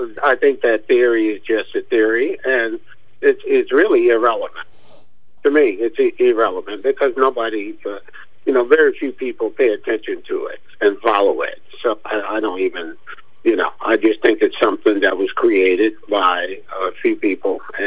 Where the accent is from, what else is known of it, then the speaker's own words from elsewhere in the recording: United States; born there; I'm not from Africa. I was born in America, and I knew nothing about Africa.